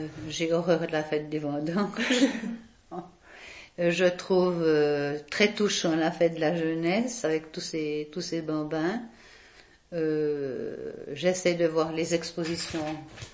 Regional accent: Boudry, Neuchâtel, Switzerland; Mais en fait, je suis née à Boudry et puis mes parents sont venus habiter avec leur bébé.

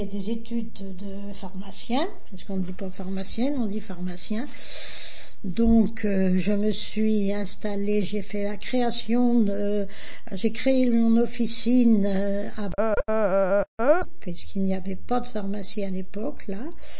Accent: Nantes, Pays de la Loire, France; Je suis née à Nantes, mon état civil est à Chantenay, mairie annexe de Nantes.

